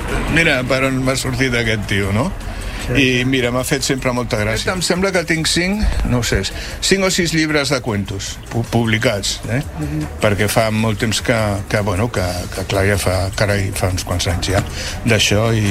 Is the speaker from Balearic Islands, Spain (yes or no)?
no; Barcelona, Catalonia, Spain; sempre a Barcelona, clar, sempre perquè soc barceloní.